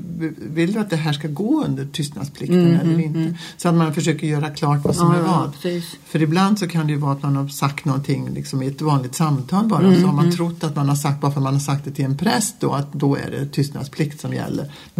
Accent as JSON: {"language": "Swedish", "town": "Mariestad", "region": "Västra Götaland County", "country": "Sweden", "tie": "born or raised there", "said": "lilla Mariestad där jag växte upp, det var ju en liten stad med en väldigt hög moral som jag upplevde det."}